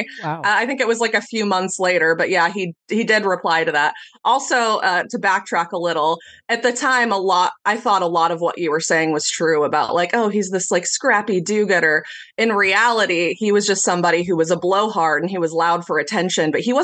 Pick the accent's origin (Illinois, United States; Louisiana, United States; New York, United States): Illinois, United States; I'm from Illinois, a Democratic state.